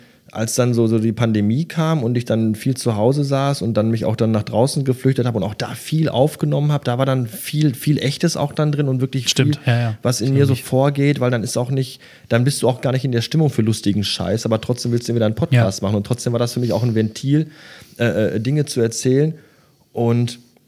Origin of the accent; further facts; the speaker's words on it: Bottrop, North Rhine-Westphalia, Germany; Schulweg in Bottrop, sind wir durch meine Heimatstadt gelaufen.